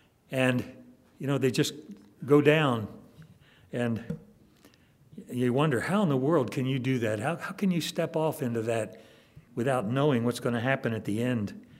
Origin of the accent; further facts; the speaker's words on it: East Coast, United States; I grew up on the East Coast, and during the hurricane seasons, we'd have big waves that would come